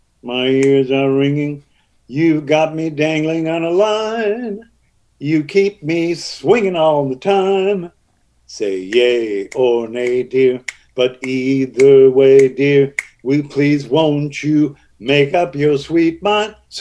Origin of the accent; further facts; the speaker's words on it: Canada; I'm a Canadian. I'm not even from this country.